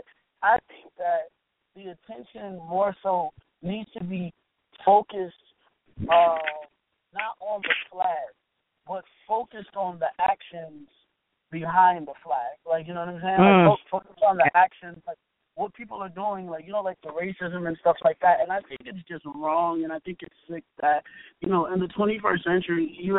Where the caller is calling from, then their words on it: West Haven, Connecticut, United States; I'm calling from West Haven, Connecticut.